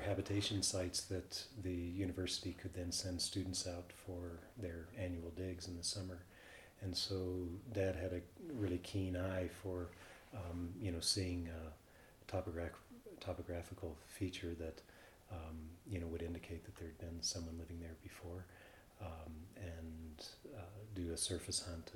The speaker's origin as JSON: {"language": "English", "town": "Tulsa", "region": "Oklahoma", "country": "United States", "tie": "born there", "said": "and I was born in Tulsa, Oklahoma, October 28, 1956."}